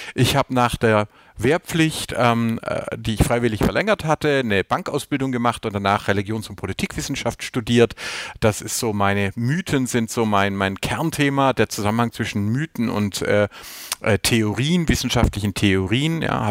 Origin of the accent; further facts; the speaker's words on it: Filderstadt, Baden-Württemberg, Germany; bin dann im Bibelgürtel rund um Stuttgart aufgewachsen in Filderstadt, allerdings nicht religiös, also konfessionsfrei, wie man sagt, bin als junger Erwachsener Christ geworden, evangelischer Christ